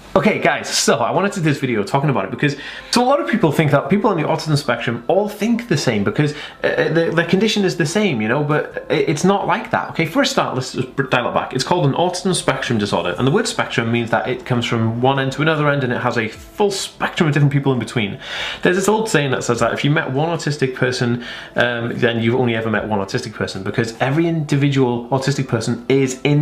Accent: United Kingdom; just because we're British doesn't mean we're all going to think the same.

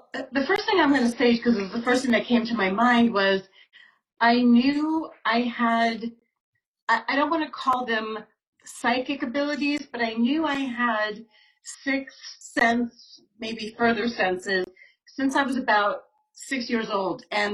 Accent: Long Island, New York, United States; So where the journey began was I grew up on Long Island, where I actually am talking to you from now.

